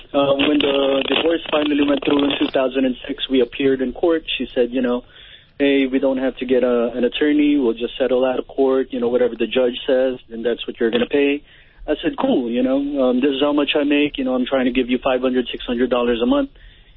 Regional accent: Philippines; Dad, I'm your son from the Philippines. I don't know, maybe you've been banging a couple of Filipino ladies over here.

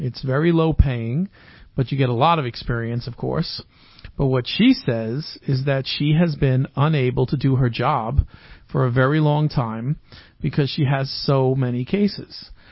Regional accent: New York, United States; we're all from New York, and even Gary's from Jersey, as I recall.

